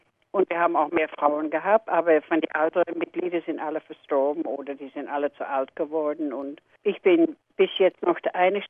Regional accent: Netherlands; German is a second language; ich bin Holländerin

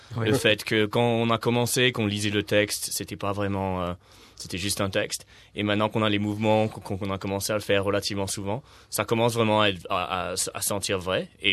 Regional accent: Mauritius; also born or lived in Paris; now in Australia; À Maurice, à l'île Maurice, de là d'où je viens.

